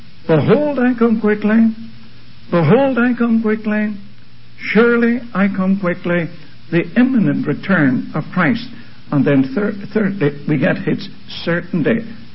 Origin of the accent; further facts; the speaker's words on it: Ireland; Many years ago in my native land, I was born in Ireland